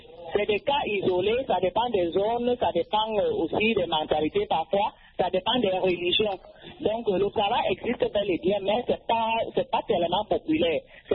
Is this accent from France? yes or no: no; Cameroon; Chez nous, au Cameroun, les enfants travaillent pour aider les parents et aussi pour apprendre à faire ce que les parents savent faire.